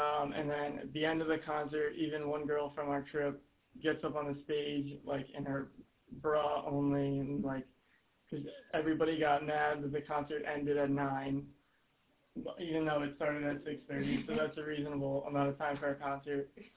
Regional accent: United States; as an American student abroad, you're not just representing yourself.

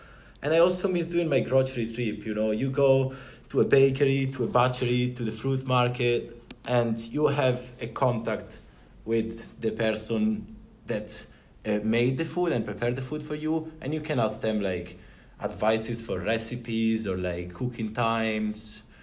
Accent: Parma, Emilia-Romagna, Italy; I'm from Parma, a little city of 200,000 inhabitants in the north, known for its food specialties such as Parma cheese, Parma ham.

